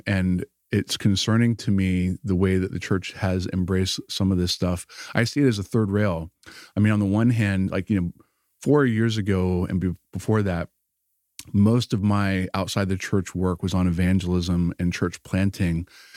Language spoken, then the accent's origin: English; the South, United States; being a biracial family growing up in the South and just some of the challenges.